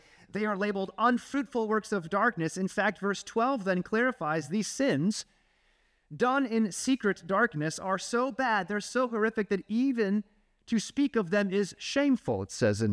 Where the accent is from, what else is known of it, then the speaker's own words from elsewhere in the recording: Phoenix, Arizona, United States; I grew up in Phoenix, Arizona. We have orange trees in our backyard.